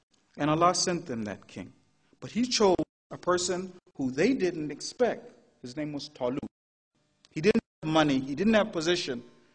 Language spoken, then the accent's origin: English; United States; You guys will forgive me for being an American. I can't help it. I'm American.